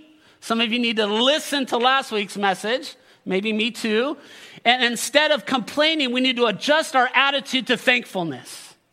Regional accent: Villa Park, California, United States; I grew up in Villa Park in Orange County, my teenage years. Villa Park is hoity-toity, snobby part of Orange County, which Orange County is known to be snobby just as a whole.

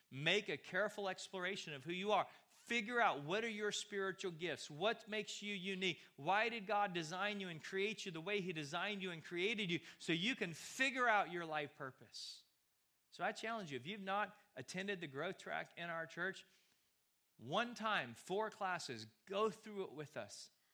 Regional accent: United States; And this is difficult, especially for us Americans. Because as an American, we already live with unrealistic expectations.

